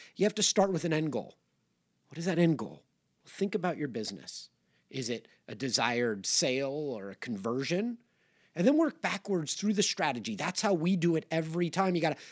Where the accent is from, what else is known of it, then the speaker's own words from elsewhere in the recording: Los Angeles, California, United States; I grew up in Los Angeles, surrounded by really smart kids